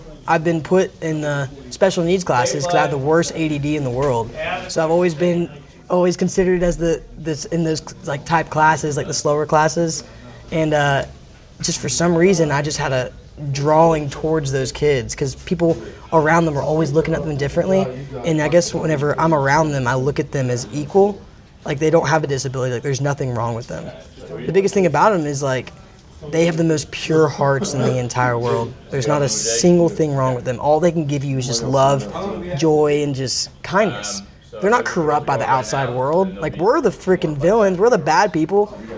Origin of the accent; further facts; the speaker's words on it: Atlanta, Georgia, United States; I was born in Atlanta and I grew up in metro Atlanta. Like in the suburbs.